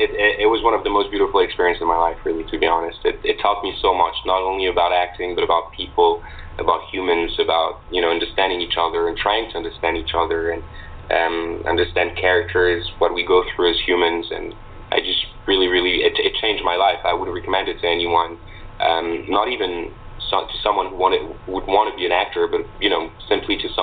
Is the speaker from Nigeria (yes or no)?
no; Morocco; also born or lived in Switzerland / New York, United States; I was born in Switzerland, so in Europe, and brought to Morocco because my mother is French Moroccan and my dad is British Czech.